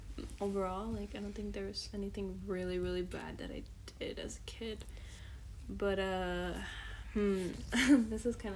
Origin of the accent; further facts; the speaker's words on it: Berwyn, Illinois, United States; Well, I grew up here in Berwyn, so it was pretty calm, pretty nice area.